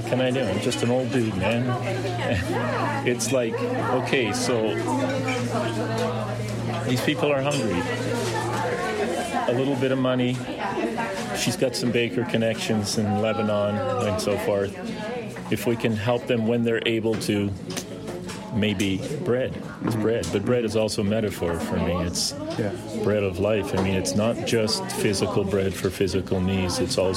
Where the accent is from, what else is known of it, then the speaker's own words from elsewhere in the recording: Smithers, British Columbia, Canada; I'm from Smithers.